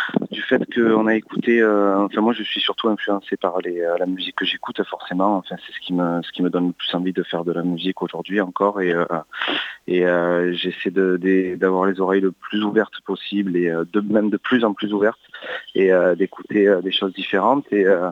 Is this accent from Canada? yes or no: no; France; je suis quand même français, c'est ma langue maternelle